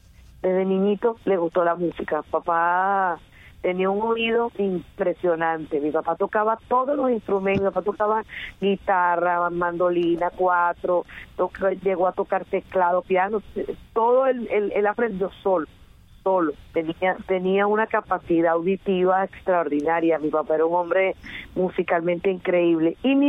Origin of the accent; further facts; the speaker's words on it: Venezuela; born there; yo nací en Venezuela, cuando mi país era hermoso y libre.